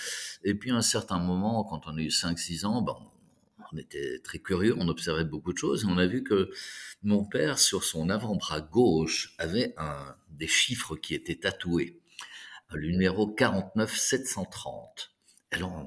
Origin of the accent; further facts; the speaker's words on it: Brussels, Belgium; born there; Je suis né à Bruxelles en 1954 de parents ukrainiens.